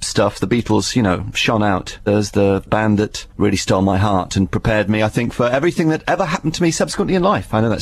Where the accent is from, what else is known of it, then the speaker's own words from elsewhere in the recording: Wales, United Kingdom; I grew up in South Wales listening to Radio 1